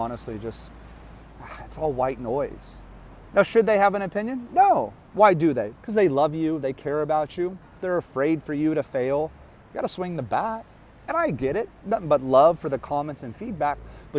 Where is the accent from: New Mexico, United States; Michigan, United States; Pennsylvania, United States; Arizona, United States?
Arizona, United States; Phoenix; I'm a kid from Phoenix, Arizona.